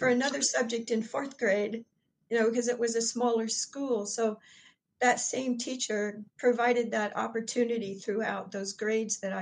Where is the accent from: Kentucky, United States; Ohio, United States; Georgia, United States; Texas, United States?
Ohio, United States; You know, I grew up in Ohio, and one of my favorite things to do was to go to the apple orchards and pick apples right off the trees